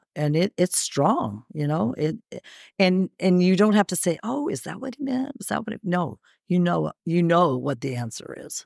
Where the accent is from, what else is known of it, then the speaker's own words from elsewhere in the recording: Junction City, United States; When I was growing up in Junction City, we used to we played outside all the time.